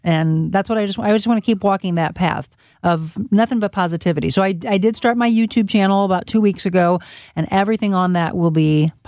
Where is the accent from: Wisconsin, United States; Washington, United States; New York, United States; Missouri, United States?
Missouri, United States; Florissant; Florissant, Missouri.